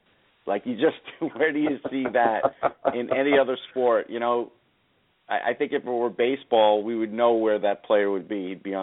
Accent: Long Island, New York, United States; Dr. J, who I grew up idolizing on Long Island

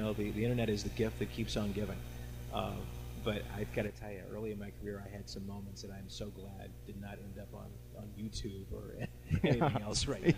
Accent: St. Louis, Missouri, United States; now in Cleveland, United States; I mean, Cleveland is a lot like St. Louis in my hometown, in that sometimes you have to convince natives that they're living in a great place

